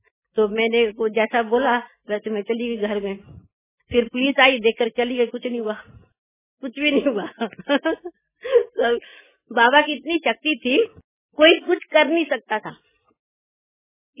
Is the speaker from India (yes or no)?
no; Multan, Punjab, Pakistan; वैसे भी हम मुल्तान के रहने वाले हैं और कराची और मुल्तान का 3 घंटे का रास्ता था। आसी पड़ोसी हैं हम और भाषा भी बहुत मिलती जुलती है हमारी, सिंध की और मुल्तानी भाषा मिलती जुलती है।